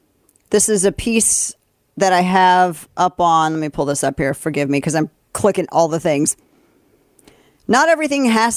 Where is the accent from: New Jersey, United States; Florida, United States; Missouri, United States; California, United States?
Missouri, United States; St. Louis; My hometown St. Louis in my home state of Missouri.